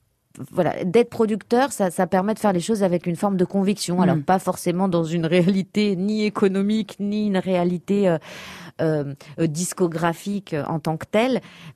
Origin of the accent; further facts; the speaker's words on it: Paris, Île-de-France, France; Ah, mais c'est là où j'ai grandi, c'est là où j'ai passé toute mon adolescence. C'est la première fois que j'ai vécu seule, c'est dans ce quartier-là.